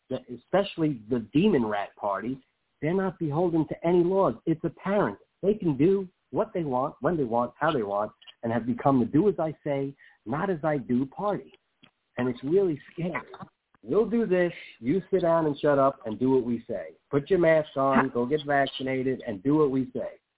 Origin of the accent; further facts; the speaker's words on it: New York, United States; When I was a kid growing up in New York, when you went into Manhattan, you had to hide your gold change.